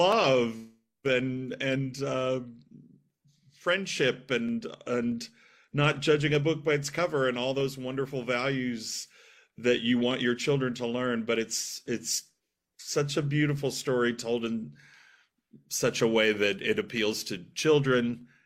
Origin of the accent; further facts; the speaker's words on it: Dallas, Texas, United States; Sorry about that, but grew up, born and raised in Dallas, Texas. And most of my family is still there.